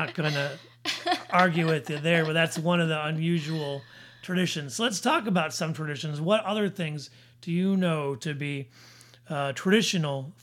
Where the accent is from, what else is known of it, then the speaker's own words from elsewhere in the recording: Detroit, Michigan, United States; I in particular watched the Detroit parade because I was from Detroit.